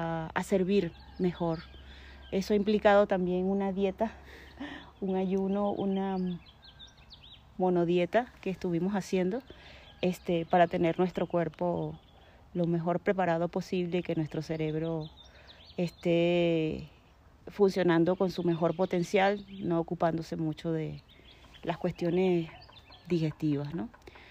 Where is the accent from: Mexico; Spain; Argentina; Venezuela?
Venezuela; tengo la cuarta parte de mi vida en este país, soy venezolana